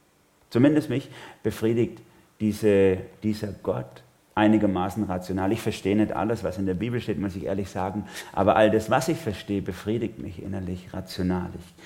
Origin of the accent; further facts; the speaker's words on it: Germany; born there; ich bin in Deutschland geboren, in diese Familie hinein, in eine bestimmte Kultur, in ein bestimmtes Milieu hinein.